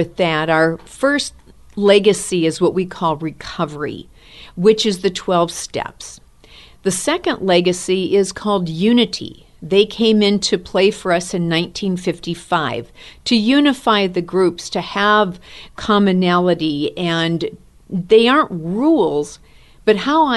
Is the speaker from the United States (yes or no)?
yes; San Francisco, California, United States; I am from the Bay Area in San Francisco.